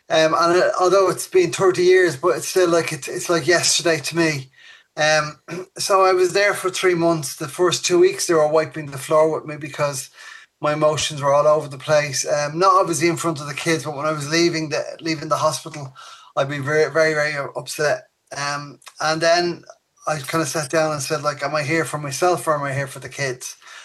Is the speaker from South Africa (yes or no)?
no; Dublin, Leinster, Ireland; also born or lived in London; I am from Dublin.